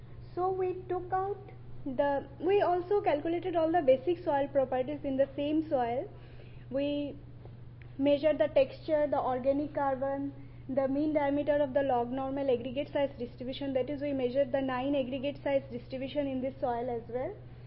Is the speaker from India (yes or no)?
yes; India; English is a second language; You can see my name. And I'm from India.